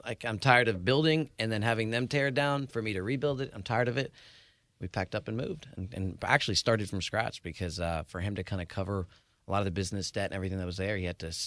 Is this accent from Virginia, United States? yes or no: yes; Virginia, United States; also born or lived in Ecuador; Northern Virginia originally. Well, I was born in Ecuador, South America. My dad was born in the States, but raised in Ecuador, so I was blessed with, you know, being a dual citizen.